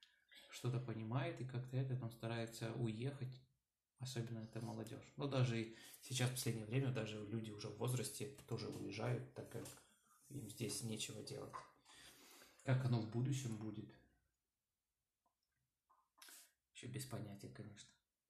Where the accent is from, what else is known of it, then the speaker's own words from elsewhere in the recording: Ukraine; Мы сами из Украины.